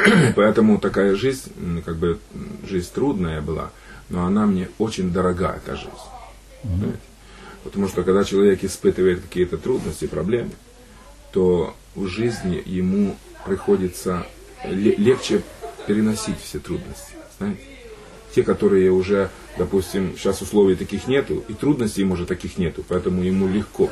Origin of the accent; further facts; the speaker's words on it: Khoriv, Rivne Oblast, Ukraine; Я вырос в Ровенской области, Острожский район, деревня, село Хоров.